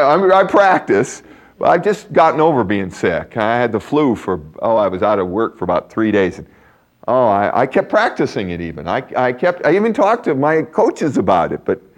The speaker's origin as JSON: {"language": "English", "town": "Deadwood", "region": "South Dakota", "country": "United States", "tie": "born or raised there", "said": "Remember my father, when I was growing up, we grew up in Deadwood, South Dakota. It's up in the mountains."}